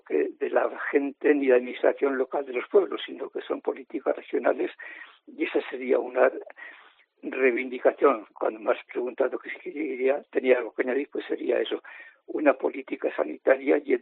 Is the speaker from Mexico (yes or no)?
no; Ansó, Aragon, Spain; Yo viví, bueno, nací en Anso. fui incluso pastor trashumante con mi padre hasta los 16 años. A los 16 años me fui a Zaragoza a trabajar y estudiar, y he estado pues trabajando en Zaragoza hasta el año 2015.